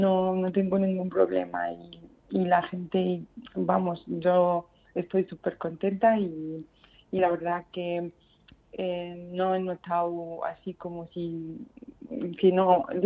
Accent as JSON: {"language": "Spanish", "country": "Iraq", "second_language": "Spanish", "moved": "as an adult", "lives_now": "Spain", "said": "Sí, yo estaba estudiando en mi país farmacia, en Irak. Estaba en el segundo curso, pero por la situación he tenido que dejarlo y al llegar a España"}